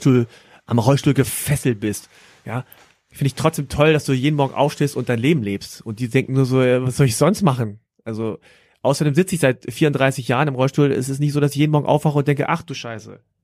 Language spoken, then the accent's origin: German; Germany; ich bin froh, dass ich in Deutschland aufgewachsen bin und ich habe Privilegien hier und ich finde das Land auch total gut.